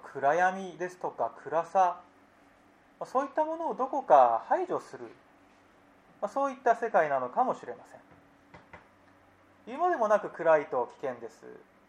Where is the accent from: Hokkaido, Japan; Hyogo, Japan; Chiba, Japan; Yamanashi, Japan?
Yamanashi, Japan; born there; 私は山梨の生まれでして、山梨県に鳴沢村という村がありまして